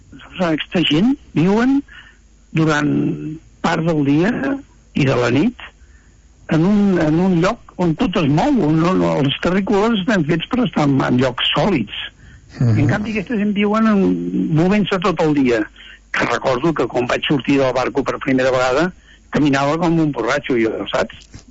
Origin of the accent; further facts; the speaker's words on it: Sant Joan de les Abadeses, Catalonia, Spain; soc de Sant Joan de les Abadeses, poble prepirinenc, que el mar no el vaig veure fins als 11 o als 12 anys